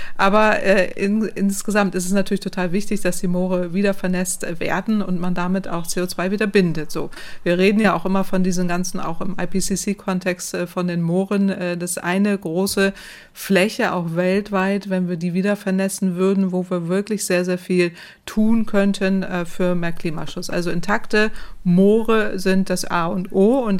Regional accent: Lower Saxony, Germany; Ich komme aus der Moor-Gegend. Ich bin da aufgewachsen.

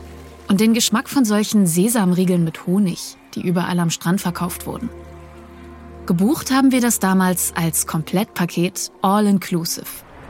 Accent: Germany; Minkner ist, so wie ich, ein Kind der DDR.

